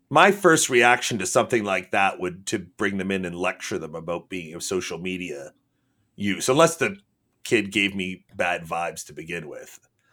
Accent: Canada; obviously I'm a Canadian

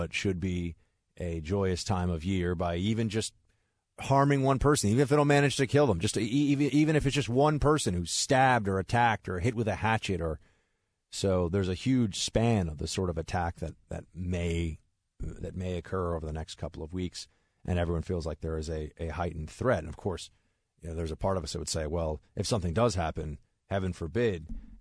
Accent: New York, United States; You know, as a New Yorker, I wasn't in New York on 9/11.

